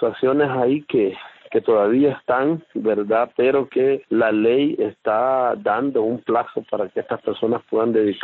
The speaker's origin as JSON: {"language": "Spanish", "country": "El Salvador", "said": "como pueblo salvadoreño"}